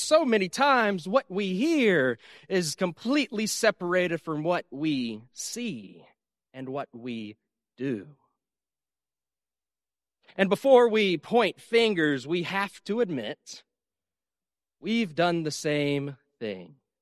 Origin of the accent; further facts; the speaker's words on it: the South, United States; I'm from the South, if you couldn't tell already, so I know firsthand there's a big difference in tone.